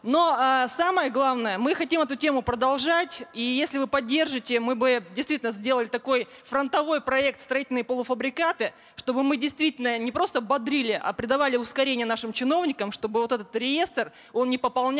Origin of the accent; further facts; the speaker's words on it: Sverdlovsk Oblast, Russia; Вот я из Свердловской области